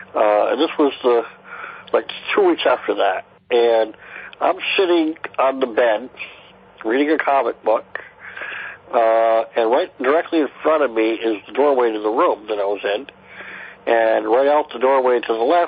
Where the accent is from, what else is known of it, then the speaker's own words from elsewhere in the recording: Vermont, United States; I'm from Vermont, and I got a couple of really quick ones for you.